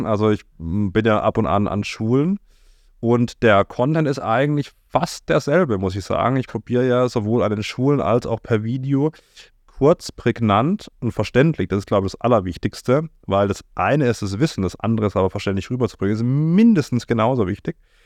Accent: Simonswald, Baden-Württemberg, Germany; Ich saß dann an Weihnachten im Restaurant in Simonswald, da wo ich aufgewachsen bin

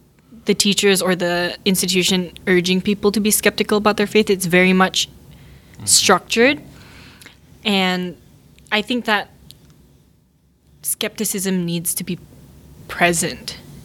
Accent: Singapore; because I grew up in Singapore

